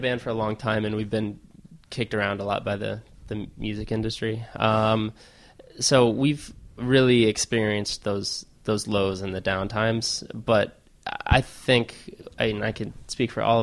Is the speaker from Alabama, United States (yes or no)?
no; Ohio, United States; now in New Jersey, United States; I'm originally from Ohio.